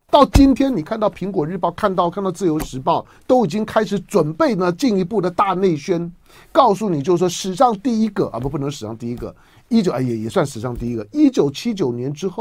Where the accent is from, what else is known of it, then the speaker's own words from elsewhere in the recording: Taiwan; 我是台湾人，我是在台湾出生的中国人。你要说我是制台中国人第二代，我也没有意见。